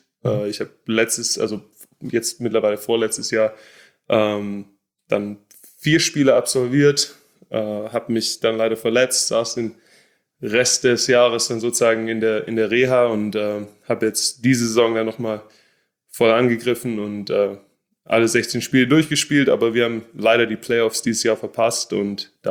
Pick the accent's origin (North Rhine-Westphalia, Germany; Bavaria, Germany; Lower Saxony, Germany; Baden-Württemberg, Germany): Baden-Württemberg, Germany; Stuttgart; Ja, ich bin in Stuttgart aufgewachsen